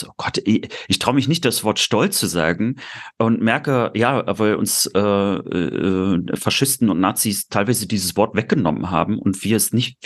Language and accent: German; Rostock, Mecklenburg-Vorpommern, Germany; Ja, also ich brenne ja auch immer noch für meine Heimat. Ich nenne mich häufiger auch Lokalpatriot.